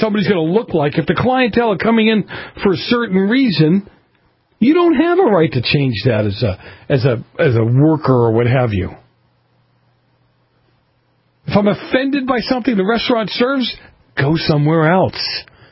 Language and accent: English; Boston, Massachusetts, United States; But I grew up in Boston, and I won't go naming the different divisions departments